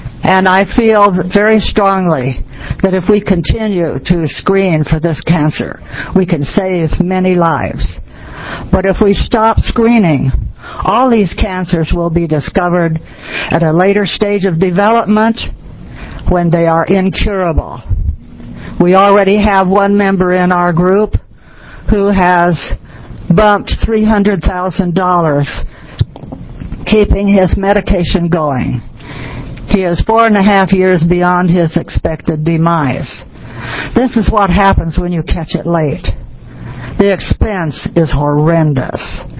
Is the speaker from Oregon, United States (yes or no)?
yes; Pilot Rock, Oregon, United States; from Pilot Rock, Oregon.